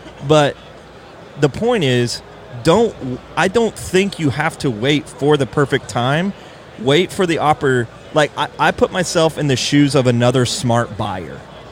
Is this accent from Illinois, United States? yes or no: no; Lexington, Kentucky, United States; Let's say Lexington. I'm from Lexington.